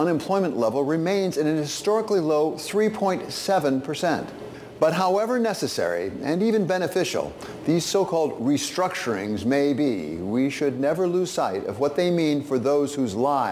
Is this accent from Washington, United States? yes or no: no; Flint, Michigan, United States; They came to my hometown of Flint, Michigan in the 1980s. And before they were done, the auto plants where my father and grandfather had worked were gone.